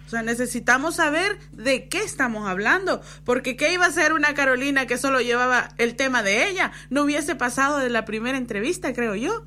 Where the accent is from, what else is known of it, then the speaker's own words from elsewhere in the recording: El Salvador; moved away; como yo vengo de El Salvador